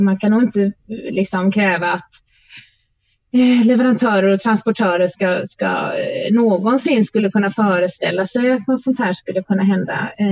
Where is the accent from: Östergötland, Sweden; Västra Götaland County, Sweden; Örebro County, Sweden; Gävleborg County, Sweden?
Västra Götaland County, Sweden; Gothenburg; särskilt som göteborgare